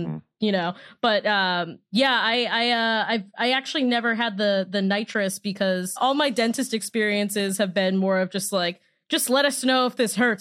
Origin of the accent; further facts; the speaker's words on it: Boston, Massachusetts, United States; Yeah, because it's because I'm from Boston and I can take the pain.